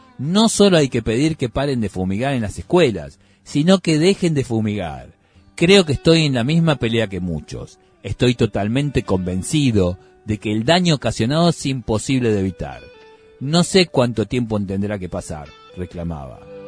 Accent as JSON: {"language": "Spanish", "town": "Basavilbaso", "region": "Entre Ríos", "country": "Argentina", "said": "yo soy de Basavilbaso, Entre Ríos, donde la gente aprendió a pasar por encima de la frustración sobre las carruzas de los carnavales."}